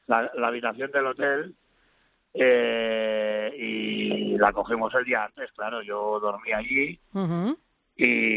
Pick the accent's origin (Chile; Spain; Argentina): Spain; Catalonia; yo soy catalán.